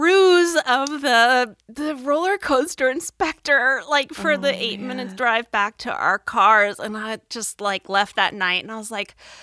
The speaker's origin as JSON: {"language": "English", "town": "Phoenix", "region": "Arizona", "country": "United States", "tie": "born or raised there", "said": "I grew up in Phoenix, where it's hot as shit, right? Like 120 in the summers."}